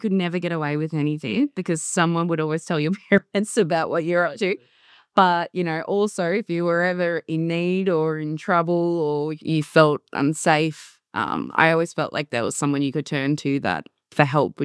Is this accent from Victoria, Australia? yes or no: no; Singleton, New South Wales, Australia; I loved growing up in Singleton.